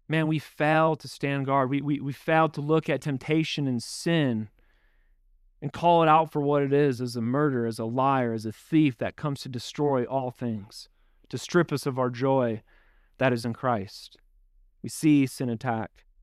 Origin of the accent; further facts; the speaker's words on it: Midwest, United States; I'm from the Midwest. There's a lot of farmers up there.